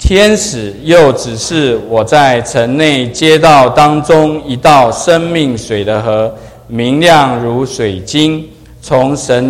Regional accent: United States; 可是我们美国人呢，是坐飞机去的

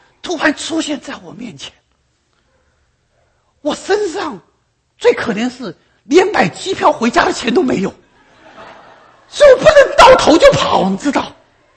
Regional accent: Taiwan; moved away as an adult; now in United States; 30多年前我从台湾来到美国

